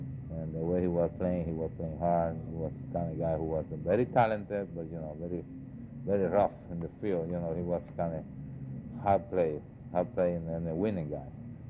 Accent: Havana, Cuba; also born or lived in Santiago de Cuba; No, I was born in Santiago de Cuba, but I grew up in Havana.

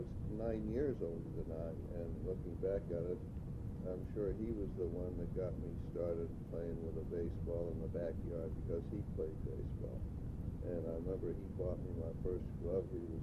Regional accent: Staten Island, New York, United States; moved away as an adult; now in New Jersey, United States; I was brought up in Staten Island for all my, well, I guess up until, let's see, how old might I have been? I was probably about 32 years old when I finally moved to New Jersey.

